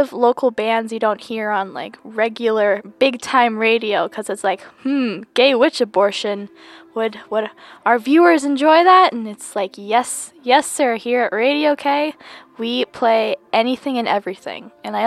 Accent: Chicago, Illinois, United States; now in Minneapolis, United States; Not only because I'm from Chicago and like don't know anything about Minneapolis, like street names

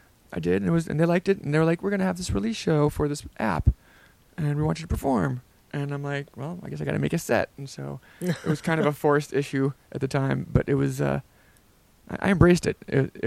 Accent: Oxford, Ohio, United States; Oh, where am I from? Like, as a child, or, yeah, I guess Oxford, Ohio.

